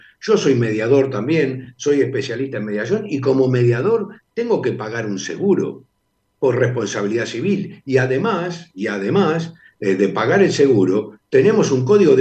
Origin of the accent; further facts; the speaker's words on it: Argentina; porque mis hijos son argentinos, porque yo soy argentino